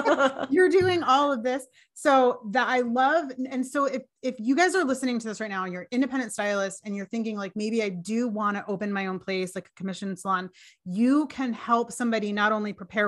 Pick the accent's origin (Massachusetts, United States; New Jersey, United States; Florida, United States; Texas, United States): New Jersey, United States; I was so psyched when I saw New Jersey got salon suites, because that's my home state.